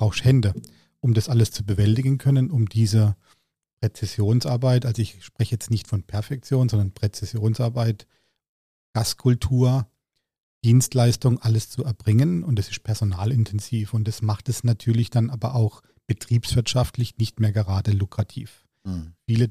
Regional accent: Freiburg, Baden-Württemberg, Germany; wenngleich mein Herz aber auch für den SC Freiburg schlägt, weil das ja meine Heimat ist.

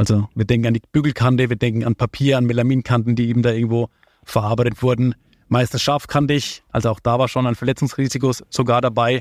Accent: Gerolzhofen, Bavaria, Germany; ich bin gebürtig aus Unterfranken, stamme aus einer kleinen Schreinerei. Aus einer kleinen Schreinerei in Gerolzhofen

